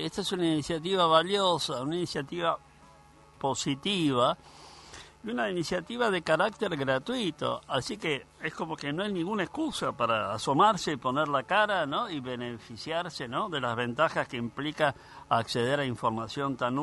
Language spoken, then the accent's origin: Spanish; Argentina; lo digo como ciudadano argentino